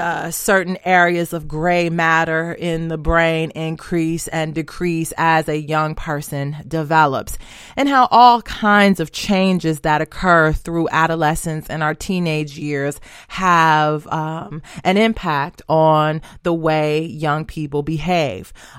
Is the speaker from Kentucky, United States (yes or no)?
no; Detroit, Michigan, United States; And as you all know, I'm from Detroit.